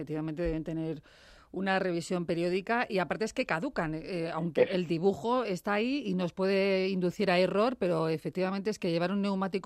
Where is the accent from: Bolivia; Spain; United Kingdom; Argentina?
Spain; como somos españoles, esto de, también de revisar el coche para última hora